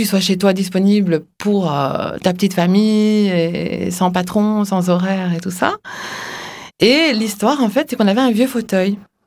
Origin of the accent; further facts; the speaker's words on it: Brussels, Brussels-Capital Region, Belgium; moved away as an adult; Oui, je suis née à Bruxelles, où j'ai vécu jusqu'à 19 ans. J'ai fait toutes mes études là-bas